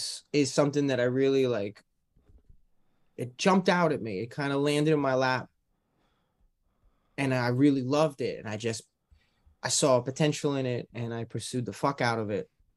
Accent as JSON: {"language": "English", "town": "Staten Island", "region": "New York", "country": "United States", "tie": "born or raised there", "said": "I grew up in Staten Island, and I thought to myself, instead of going to the local college of my island, of my place, I'm going to go to the local college of the nearest neighboring place."}